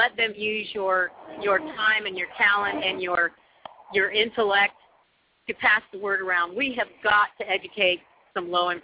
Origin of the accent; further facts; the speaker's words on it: Daytona Beach, Florida, United States; from Daytona Beach.